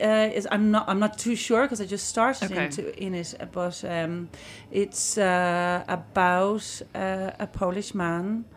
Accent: Ireland; born there; I was born in Ireland, yeah.

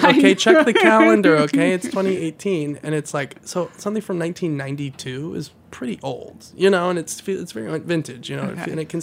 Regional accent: Nevada, United States; I grew up in Nevada, and there was a lot of, I grew up around a lot of Mexican-American people

